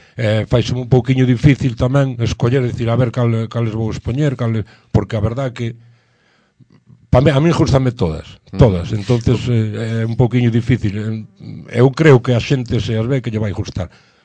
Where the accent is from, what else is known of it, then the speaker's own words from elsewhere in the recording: Corme, Galicia, Spain; Eu é que veño do concello de Ponteceso, en Corme, e ali temos 99 kilómetros cuadrados, pero seremos 5.000 personas